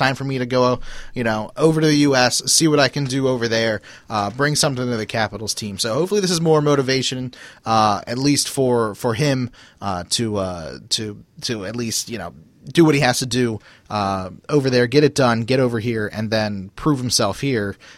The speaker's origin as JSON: {"language": "English", "town": "Baltimore", "region": "Maryland", "country": "United States", "said": "since I am from Baltimore, you know, I still live in Baltimore."}